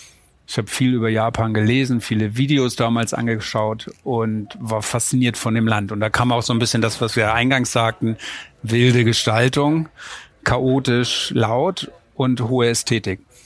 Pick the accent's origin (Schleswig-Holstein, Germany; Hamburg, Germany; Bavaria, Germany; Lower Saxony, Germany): Hamburg, Germany; also als Hamburger hatte ich Kontakte zum Hamburger Hafen